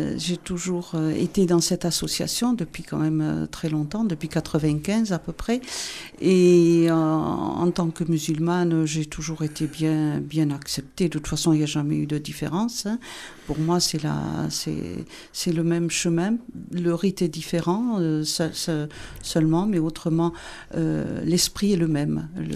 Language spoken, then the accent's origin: French; France; also born or lived in Algeria; j'ai toujours vécu en France. Je suis née en Algérie